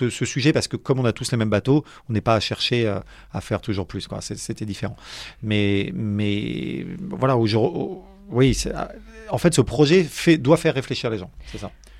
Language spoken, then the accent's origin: French; Paris, Île-de-France, France; je suis pas né dans le granit breton. J'ai grandi à Paris, etc.